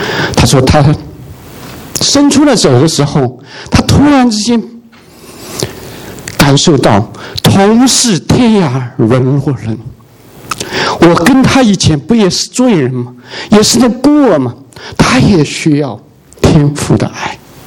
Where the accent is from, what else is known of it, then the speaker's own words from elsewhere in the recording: Singapore; 我来自新加坡，我知道新加坡有个很著名的红灯区